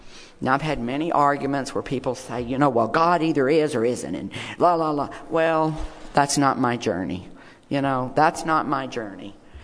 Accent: Deep South, United States; I had a secret growing up in the Deep South.

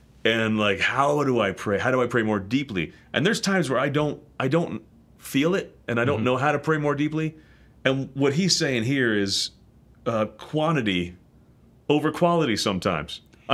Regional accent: Ireland; As an Irishman, like, whatever.

